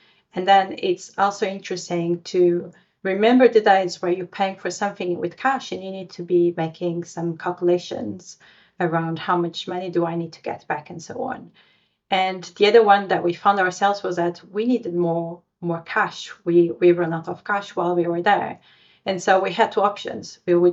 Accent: Portugal; now in United Kingdom; I mean, I'm from Portugal and I live in UK.

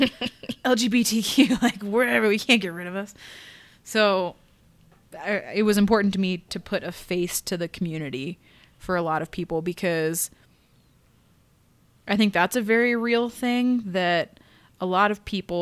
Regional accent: Wardsville, Missouri, United States; I never encountered it growing up in Wardsville, Missouri, because people just don't talk about it.

